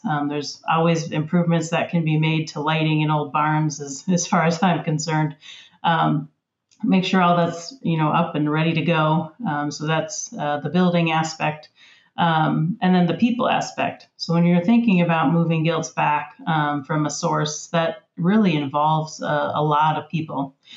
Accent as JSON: {"language": "English", "region": "Wisconsin", "country": "United States", "said": "I am originally from Wisconsin, so a Wisconsinite at heart."}